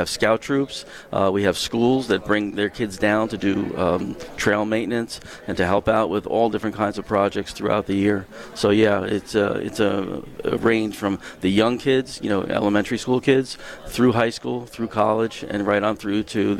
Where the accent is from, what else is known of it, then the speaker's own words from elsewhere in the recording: New Jersey, United States; now in Connecticut, United States; And, growing up in New Jersey, one town after another, I really enjoyed camping as a kid, as a scout. And when I got up here, I enjoyed the open space.